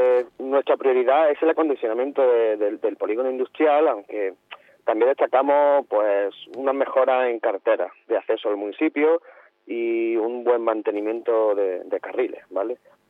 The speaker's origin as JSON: {"language": "Spanish", "town": "Villanueva de la Concepción", "region": "Andalusia", "country": "Spain", "tie": "born or raised there", "said": "yo soy natural de Villanueva y quiero a mi pueblo."}